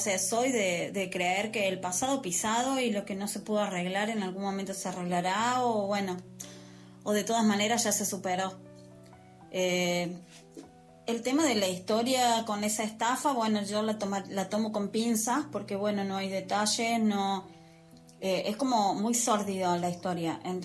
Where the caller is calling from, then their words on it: Argentina; es de Argentina.